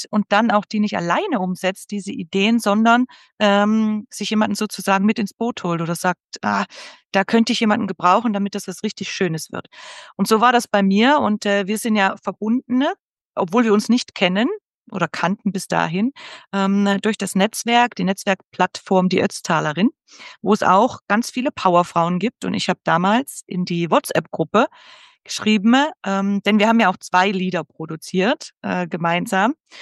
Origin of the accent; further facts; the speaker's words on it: Tyrol, Austria; hier aus dem Ötztal. Wir sind ja alle aus Tirol.